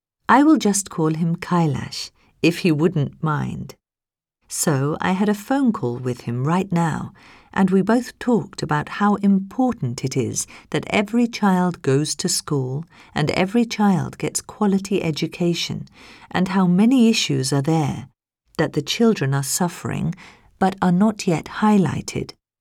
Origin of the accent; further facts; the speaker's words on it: Pakistan; English is a second language; I'm from Pakistan